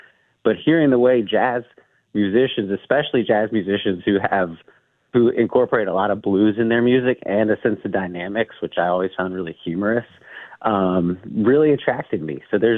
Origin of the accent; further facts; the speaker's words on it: Atlanta, Georgia, United States; Yeah, well, I grew up in Atlanta, Georgia, and I didn't grow up hearing a lot of jazz, truthfully.